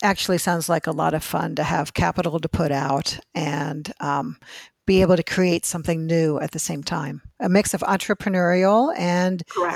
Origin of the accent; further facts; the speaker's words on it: Ohio, United States; So I'm sorry, I'm from Ohio.